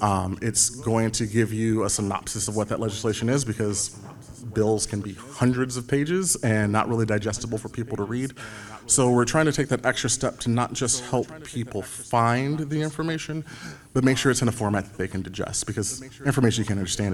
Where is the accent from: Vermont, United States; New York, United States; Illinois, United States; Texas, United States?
Illinois, United States; I'm from Illinois. I just now, for the first time, have had a second Secretary of State.